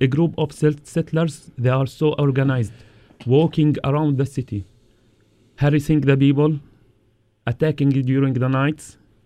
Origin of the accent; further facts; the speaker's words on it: Hebron, West Bank, Palestine; English is a second language; I am from Hebron.